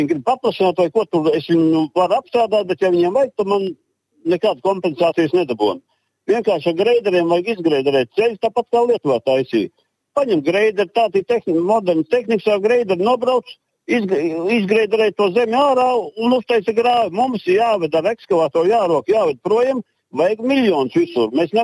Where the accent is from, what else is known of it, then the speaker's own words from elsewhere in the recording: Bauska Municipality, Latvia; Es no Bausks novada.